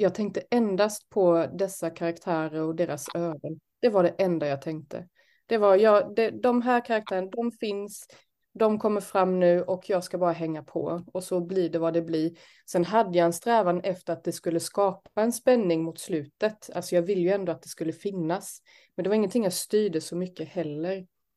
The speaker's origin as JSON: {"language": "Swedish", "region": "Småland", "country": "Sweden", "tie": "born or raised there", "also_born_or_lived": "France", "said": "Och så kommer jag delvis från Frankrike också då. Så att jag har ju väldigt mycket Småland i mig. Men också väldigt mycket Frankrike då. Så det är min bakgrund kan man väl säga. Att jag har vuxit upp på båda hållen."}